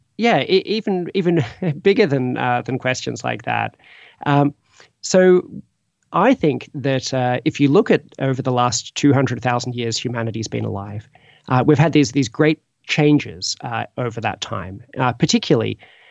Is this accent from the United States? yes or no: no; Australia; I'm originally from Australia and have a background in science as well as philosophy